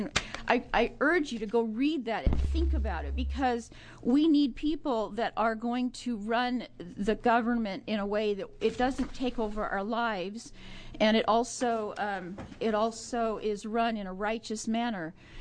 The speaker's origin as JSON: {"language": "English", "town": "Salem", "region": "Oregon", "country": "United States", "said": "from South Salem"}